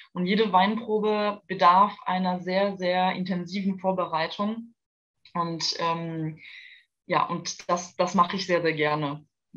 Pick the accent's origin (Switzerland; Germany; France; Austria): France; southern France; ich komme aus Südfrankreich. Ich habe nichts mit der Bretagne zu tun.